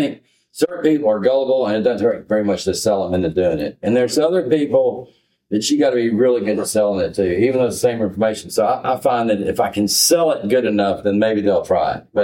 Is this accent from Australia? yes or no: no; Louisiana, United States; it was like I grew up in Louisiana, you were in California, we were two different.